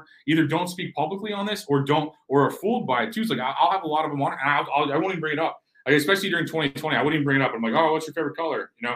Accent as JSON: {"language": "English", "region": "Missouri", "country": "United States", "said": "I'm from Missouri, so I appreciate people from like Nikki's from"}